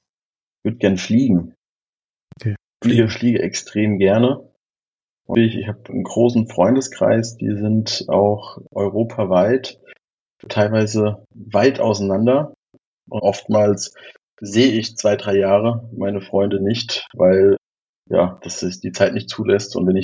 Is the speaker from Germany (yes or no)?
yes; Germany; 15 Kilometer, da ist meine Heimat auf dem Dorf.